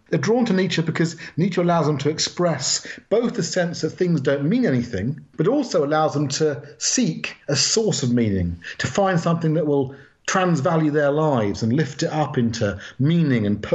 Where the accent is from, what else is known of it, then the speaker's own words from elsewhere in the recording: Wokingham, South East England, United Kingdom; But for my friends and I growing up in Wokingham, the place filled us with despair.